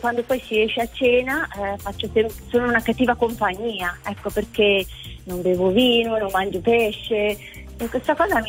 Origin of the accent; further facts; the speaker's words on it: Milan, Lombardy, Italy; Di Milano.